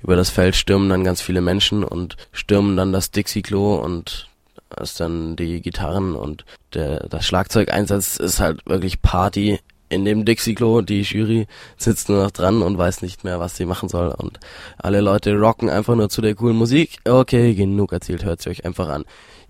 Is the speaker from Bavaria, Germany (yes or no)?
yes; Bavaria, Germany; Und zwar waren wir nämlich bei uns im Allgäu auf einem hammercoolen, super, ultra geilen, starken Konzert